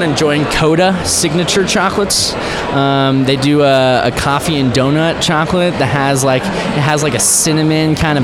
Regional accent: New Mexico, United States; And even in my home state in New Mexico, it's a felony to have, you know, a certain amount of bud.

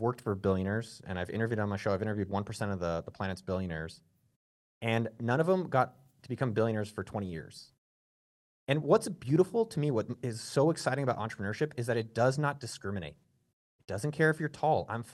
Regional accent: California, United States; I come from Silicon Valley initially.

